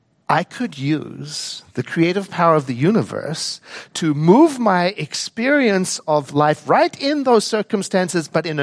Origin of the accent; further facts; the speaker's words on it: South Africa; as a young man when I was growing up in South Africa during the apartheid years